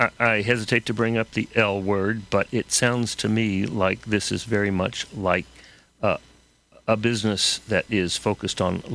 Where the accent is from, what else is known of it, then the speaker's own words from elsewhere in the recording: Texas, United States; so often I grew up in Texas, and in Texas, the problems were always somebody else causing them, i.e. Washington or somebody outside. And I grew up fearing all those folks outside of Texas.